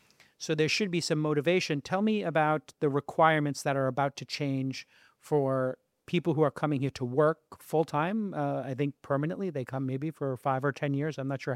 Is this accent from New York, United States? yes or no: yes; Brooklyn, New York, United States; Where I grew up in Brooklyn, you have enclaves, like little areas, and there's a Chinatown in Brooklyn and Manhattan